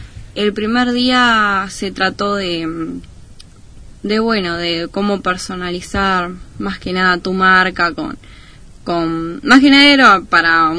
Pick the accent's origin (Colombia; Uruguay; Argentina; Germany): Argentina; Córdoba; born there; nací en Córdoba.